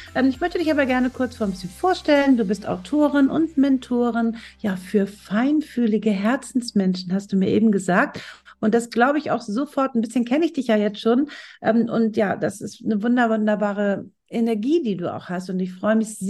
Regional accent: Kiel, Schleswig-Holstein, Germany; weil ich ja viele, viele, viele Jahre in Hamburg gelebt habe. Ich ja ein echtes Küstenkind bin, ursprünglich aus Kiel komme

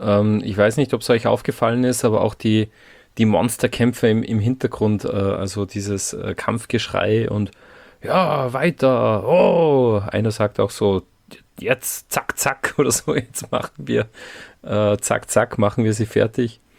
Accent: Austria; sagen wir jetzt als Österreicher eher nicht so

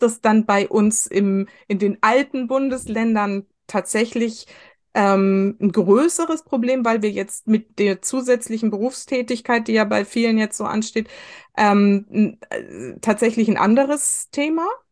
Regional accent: West Germany, Germany; also ich bin im Westen groß geworden

